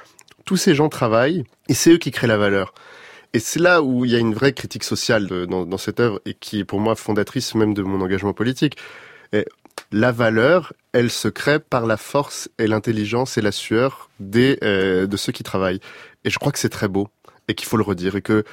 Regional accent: Paris, Île-de-France, France; Je suis né à Paris pourtant, j'étais parisien vraiment

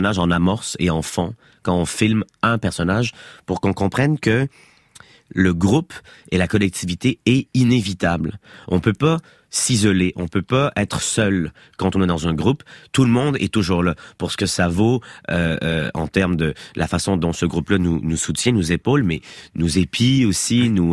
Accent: Quebec, Canada; c'est des acteurs qui sont confirmés chez nous au Québec.

